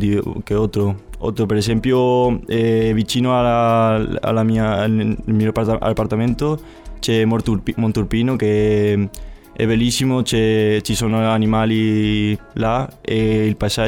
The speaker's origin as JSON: {"language": "Italian", "town": "Córdoba", "region": "Andalusia", "country": "Spain", "second_language": "Italian", "lives_now": "Cagliari, Italy", "said": "Di Cordova, nel sud di Spagna."}